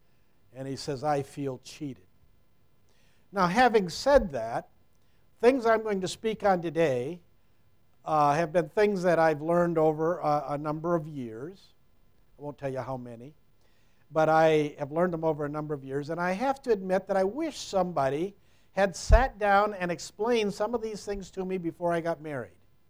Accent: Waterloo, Iowa, United States; I come from Waterloo, Iowa. That's about 90 miles east of Dubuque. It's a good place to be from some days. It's not where we made our home most of our life, but that's where we have located recently.

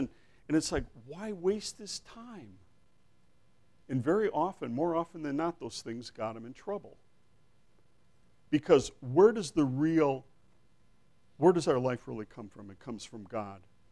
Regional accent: Milwaukee, Wisconsin, United States; born there; You know, I was born in Milwaukee, so I'll blame it on that.

